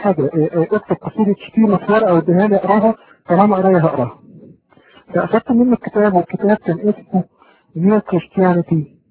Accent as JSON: {"language": "Arabic", "country": "Egypt", "said": "من مصر، اول مولود في اسره متدينه، والدي امام المسجد حتى الان في المنطقه اللي انا منها،"}